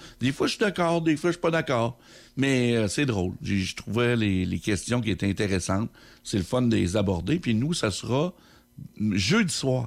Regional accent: Quebec, Canada; Comment je dois agir, moi, en tant que Québécois?

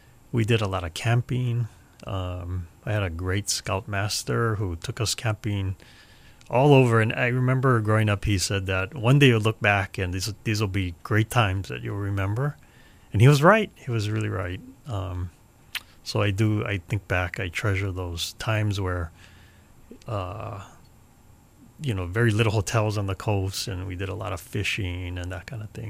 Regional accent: Hilo, Hawaii, United States; I grew up actually on the Big Island, Hilo. I grew up in Hilo, born and raised there. I'm a graduate of Hilo High School.

